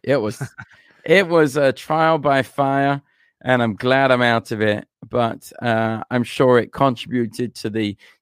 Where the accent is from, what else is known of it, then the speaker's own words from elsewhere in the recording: London, United Kingdom; Well, I grew up in Southeast London. which is one of the less pleasant areas of London.